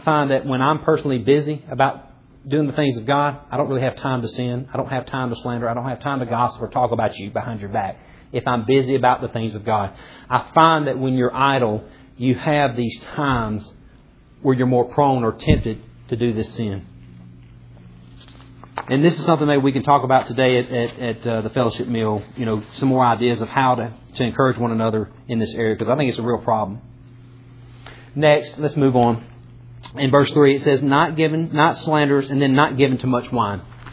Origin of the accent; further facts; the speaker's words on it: Mississippi, United States; in the neighborhood and the area that I grew up in Mississippi was very rough.